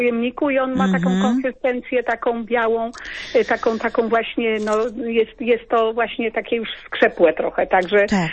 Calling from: southern Poland, Poland; Ja z Polski Południowej.

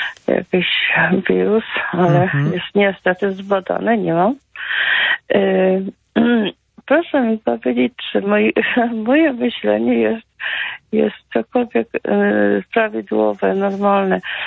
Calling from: Silesian Voivodeship, Poland; Ja ze Śląska dzwonię.

